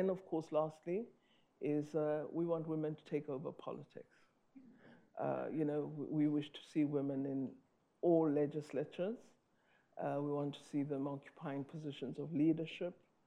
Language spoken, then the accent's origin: English; South Africa; Well, you know, as a South African, I'm very used to barriers.